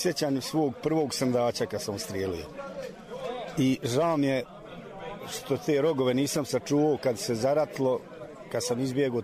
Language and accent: Serbian; Liješće, Bosnia & Herzegovina; iz Liješća sam, imam 64 godine.